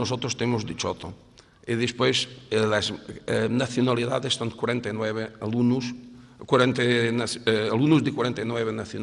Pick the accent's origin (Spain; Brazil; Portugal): Portugal; Si yo tengo el mío Día Nacional, el portugués, pero para mí este es tan importante como el Día Nacional